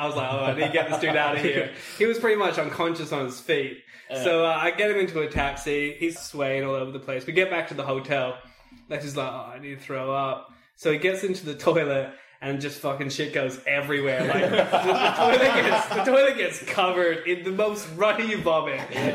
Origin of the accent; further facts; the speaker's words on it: Australia; but particularly as an Australian, you get a bit of Aussie pride about drinking about you.